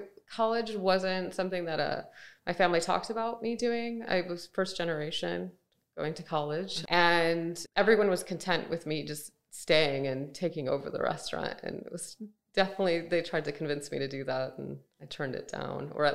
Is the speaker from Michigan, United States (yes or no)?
yes; Flint, Michigan, United States; So I'm actually from Flint, Michigan.